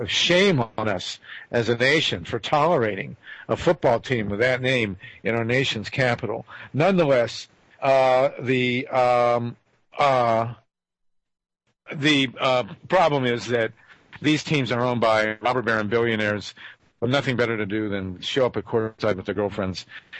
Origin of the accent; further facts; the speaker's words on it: Boston, Massachusetts, United States; born there; now in Columbus, United States; I am genetically, I was born in Boston.